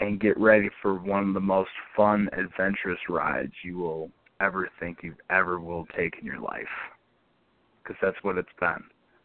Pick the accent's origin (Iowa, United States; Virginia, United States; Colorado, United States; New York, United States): New York, United States; Binghamton; I have a lot of friends in, you know, my hometown of Binghamton